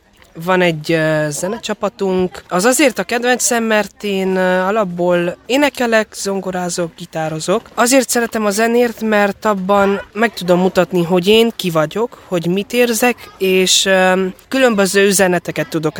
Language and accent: Hungarian; Csíkkarcfalva, Harghita, Romania; és Csikkarcfalváról jöttem.